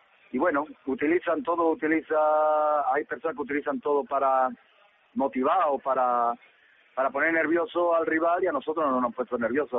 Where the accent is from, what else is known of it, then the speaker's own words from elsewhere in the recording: Granada, Andalusia, Spain; admiro al Granada, es mi tierra, mi autonomía, es mi región